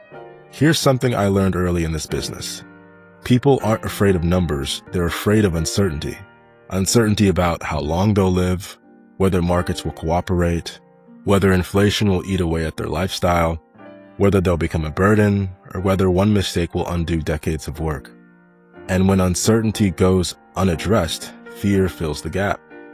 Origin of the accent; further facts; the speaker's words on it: Atlanta, Georgia, United States; I grew up in Atlanta in a family where money was always present, just never organized.